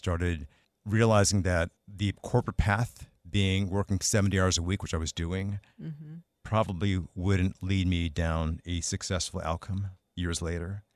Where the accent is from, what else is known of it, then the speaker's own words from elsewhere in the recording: Queens, New York, United States; growing up in Queens, New York, in Jackson Heights, Queens